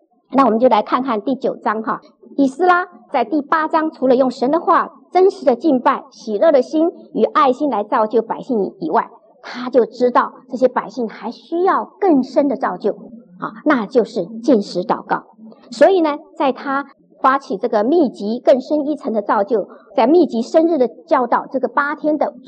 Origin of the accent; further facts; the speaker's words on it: China; 我们中国人是家里有丧事才披麻蒙灰嘛